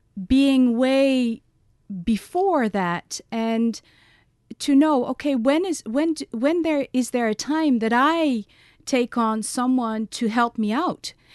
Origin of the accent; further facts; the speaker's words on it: Netherlands; now in Ireland; I'm originally from Holland.